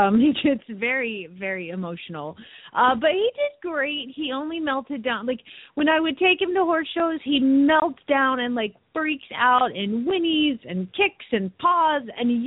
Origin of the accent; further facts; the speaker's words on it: Phoenix, Arizona, United States; from Phoenix, Arizona